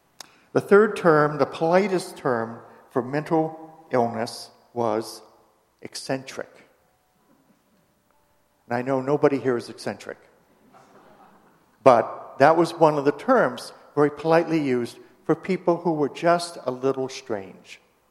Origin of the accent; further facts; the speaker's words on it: Maine, United States; when I was growing up in Maine, I didn't hear that term, ever.